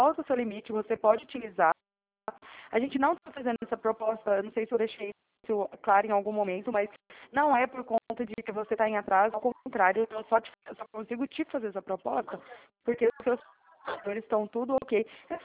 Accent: Araraquara, São Paulo, Brazil; sou aqui de Araraquara, aqui da Rua 3.

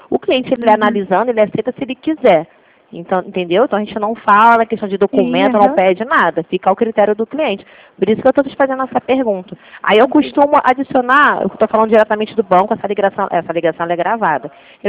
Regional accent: Rio de Janeiro, Brazil; Eita, da Suíça? Jesus, não sou da Suíça não, sou do Rio.

